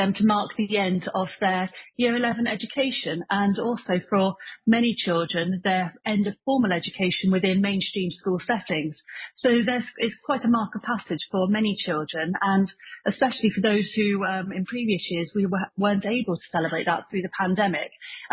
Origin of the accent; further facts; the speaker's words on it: Bath, South West England, United Kingdom; So I'm quite local. I'm from Bath